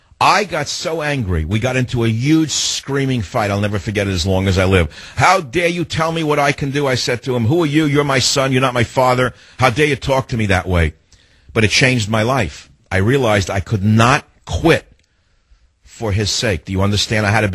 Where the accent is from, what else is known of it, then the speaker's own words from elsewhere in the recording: San Francisco, California, United States; Joe in my hometown of San Francisco on KSFO.